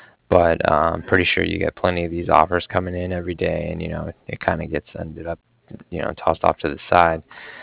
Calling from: Cardiff, Wales, United Kingdom; I'm calling from Cardiff

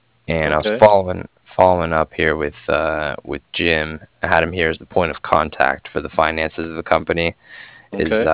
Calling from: Cardiff, Wales, United Kingdom; I was calling from Cardiff

